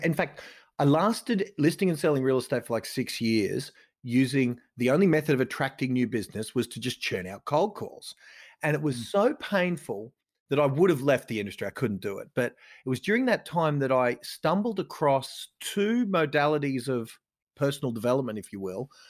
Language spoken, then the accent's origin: English; Ipswich, Queensland, Australia; now in Brisbane, Australia; I'm now in Brisbane, but I grew up in Ipswich and out a few suburbs west.